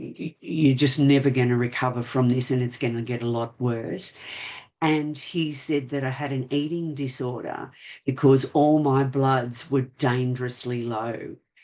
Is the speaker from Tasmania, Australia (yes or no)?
no; Sydney, New South Wales, Australia; I'm from Sydney in Australia.